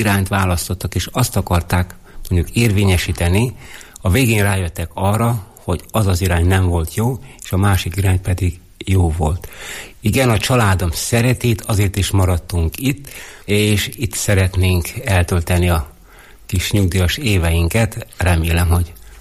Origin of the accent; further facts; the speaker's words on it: Gârceiu, Sălaj, Romania; Én szilárdsági gyerek vagyok, ott születtem Szilágy Görcsönybe. Apai, anyai ágon gazdálkodtak, paraszt emberek voltak, nagyon szorgalmas paraszt emberek voltak